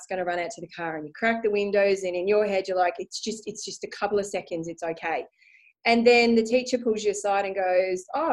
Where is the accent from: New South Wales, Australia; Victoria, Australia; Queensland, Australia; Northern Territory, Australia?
Queensland, Australia; Brisbane; I actually grew up in Brisbane. So I moved to WA. I'm currently in WA, and I moved to WA after I fell in love with a lovely Italian man over here while I was on holiday.